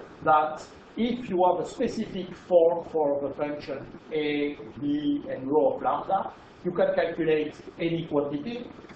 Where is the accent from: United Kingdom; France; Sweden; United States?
France; accent: French; English is a second language; You understand my French accent.